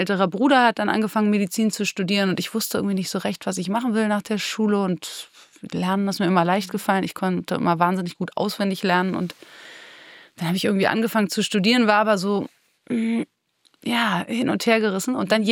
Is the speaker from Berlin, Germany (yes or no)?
yes; Berlin, Germany; Aus West-Berlin. Also ich bin gar nicht so weit hier vom Theodor-Heuss-Platz aufgewachsen, in Ruhleben.